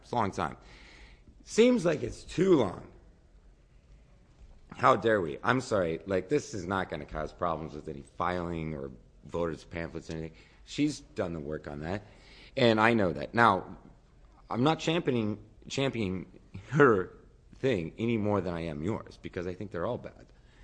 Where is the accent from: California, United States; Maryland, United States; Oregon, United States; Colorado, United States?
Oregon, United States; Klamath Falls; I am from Klamath Falls.